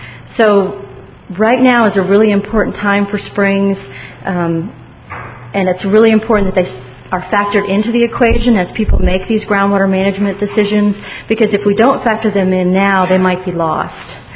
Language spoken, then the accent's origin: English; Texas, United States; I grew up in Central Texas and spent a lot of time out in Kerrville and Hunt swimming at the low water crossings. To me, that's Texas.